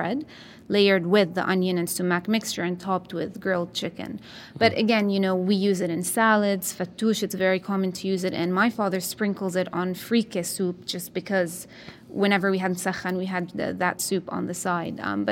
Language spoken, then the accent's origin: English; Jerusalem, Jerusalem District, Israel; born or raised there